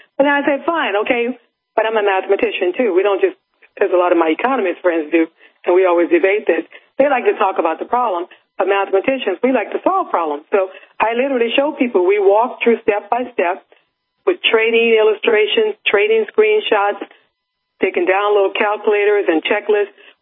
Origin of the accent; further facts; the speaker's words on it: New Orleans, Louisiana, United States; I'm from New Orleans, and we're pretty straight shooters down here as well.